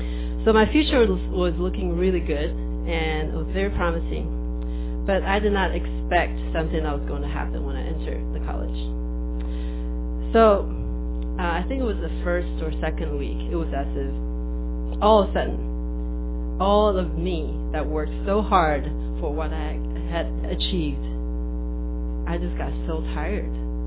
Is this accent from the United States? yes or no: no; Taiwan; So, I grew up in Taiwan. I was always a good kid.